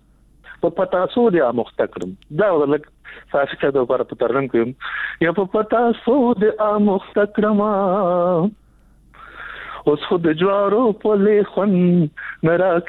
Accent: Nangarhar, Afghanistan; زه د ننګرهار يم

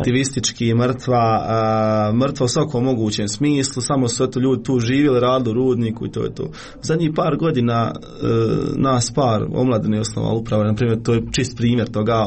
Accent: Miljevina, Republika Srpska, Bosnia & Herzegovina; Ja sam iz Foče, to jest iz Miljevne kod Foče, imam 23 godine

